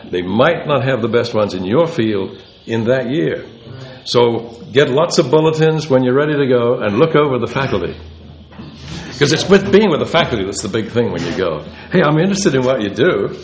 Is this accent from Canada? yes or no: no; England, United Kingdom; since I grew up in England.